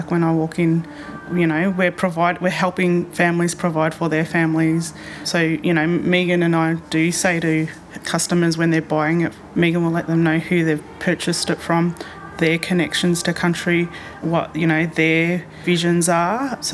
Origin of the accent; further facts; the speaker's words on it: Echuca, Victoria, Australia; When I grew up in Echuca, I was too scared to do that because of the backlash